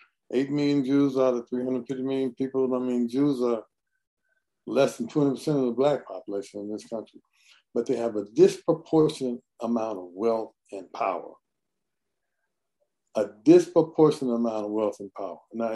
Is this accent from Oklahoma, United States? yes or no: yes; Oklahoma, United States; When I grew up in Oklahoma in the 50s and 60s, we had a complete Democratic government.